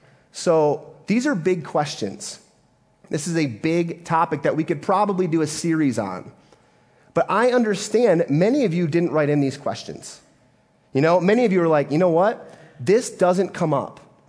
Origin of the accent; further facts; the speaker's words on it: Mason, Michigan, United States; And I grew up in Mason, Michigan, and I got saved through a ministry called Young Life.